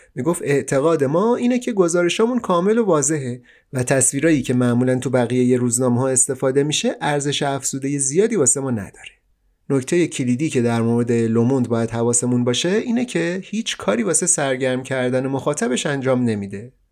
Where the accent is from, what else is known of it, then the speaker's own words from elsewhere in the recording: Sabzevar, Razavi Khorasan, Iran; فکر کنم 14-15 سالم بود. تابستونا میرفتم یه کتابخونه عمومی تو شهری که اونجا درس میخوندم و زندگی میکردم، سبزوار.